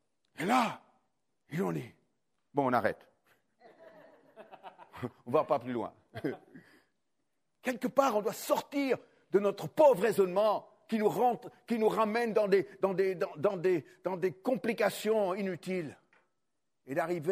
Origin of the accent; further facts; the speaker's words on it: France; c'est là où nous, en tant que Français, nous sommes dans un désavantage très important.